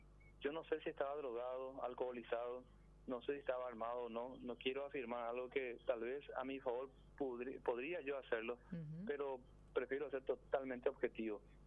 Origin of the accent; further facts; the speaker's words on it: Villa Elisa, Central, Paraguay; also born or lived in Asunción; now in Lambaré, Paraguay; Yo soy lambareño. Si bien nací en Asunción, viví toda mi vida en Villa Elisa y hace unos años en Lambaré, del barrio Santa Rosa de Lambaré